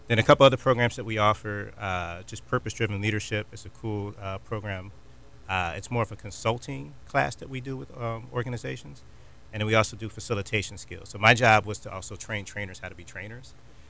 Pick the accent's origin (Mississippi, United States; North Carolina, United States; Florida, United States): Florida, United States; Yes, so I came back to Brevard a few years ago. I grew up here in Brevard County.